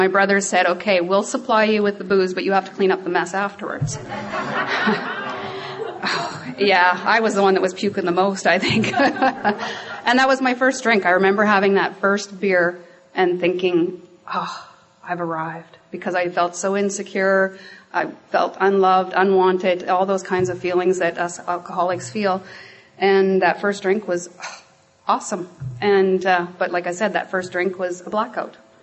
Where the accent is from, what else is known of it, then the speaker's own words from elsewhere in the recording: Lumsden, Saskatchewan, Canada; So I was born and raised in Lumsden in Saskatchewan, and I call myself a valley girl because it's just outside of Regina in the valley.